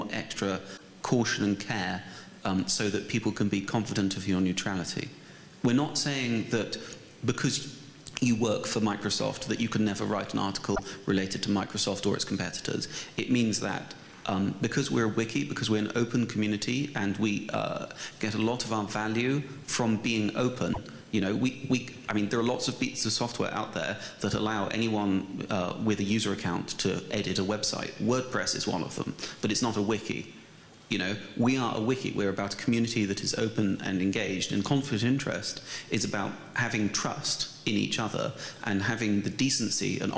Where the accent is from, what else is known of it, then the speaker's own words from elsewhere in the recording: United Kingdom; and I'm British, which means I'm affected by that.